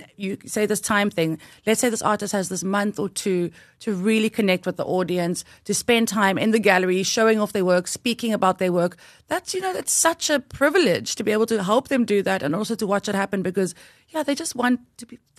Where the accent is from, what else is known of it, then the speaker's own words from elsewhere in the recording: Namibia; now in United States; when I was the little girl growing up in Namibia, that I'll be going to Los Angeles next week